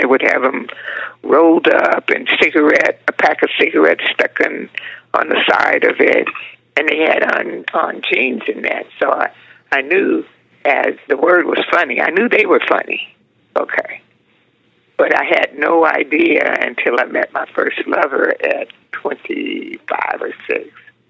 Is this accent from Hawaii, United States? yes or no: no; San Diego, California, United States; And then when I graduated from high school, I came up from San Diego to LA to go to UCLA.